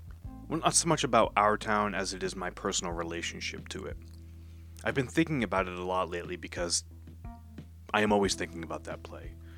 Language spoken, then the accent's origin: English; New Hampshire, United States; I grew up in that area. The mountain mentioned in Thornton Wilder's play, Monadnock, rises above my hometown, giving it a sort of majestic postcard look.